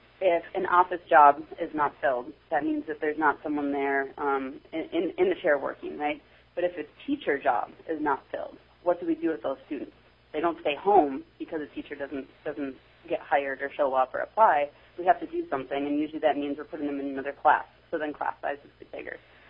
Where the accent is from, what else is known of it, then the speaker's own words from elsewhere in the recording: Minnesota, United States; now in Eagle River, United States; I also am a transplant. I'm from Minnesota. My dad brought me up here when I was younger for a trip